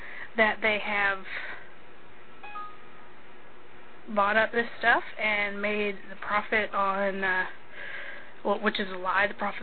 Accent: Houston, Texas, United States; born there; also born or lived in Europe; Let me see, I was born in Houston, Texas. I lived over in Europe for a few years when I was younger. I moved back.

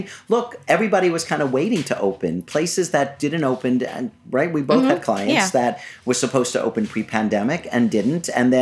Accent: Queens, New York, United States; Growing up in Queens, Manhattan was always the goal, was the goal.

